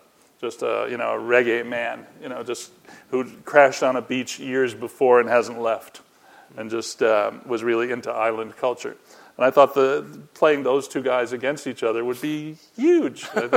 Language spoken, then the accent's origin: English; Chicago, Illinois, United States; I'm from Chicago, but MoMA showed it as part.